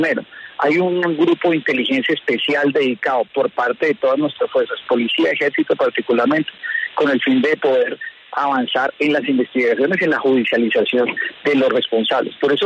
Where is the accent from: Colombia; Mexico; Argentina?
Colombia; Como colombianos no vamos a permitirlo